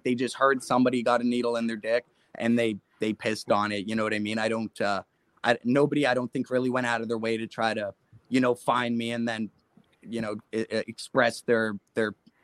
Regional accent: Mississauga, Ontario, Canada; So I'm from Mississauga, just outside of Toronto, a smaller town. It's getting bigger now, but it's just outside of Toronto.

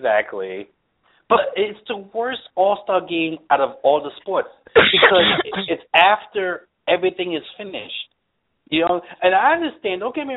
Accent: Brooklyn, New York, United States; born there; Anybody doesn't know, I was born in Brooklyn.

